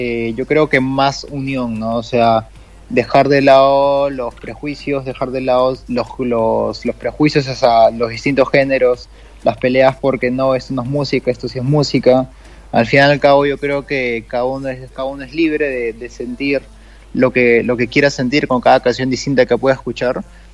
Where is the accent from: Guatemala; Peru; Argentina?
Peru; Acá en mi país, a nivel nacional, yo creo que estamos creciendo poco a poco.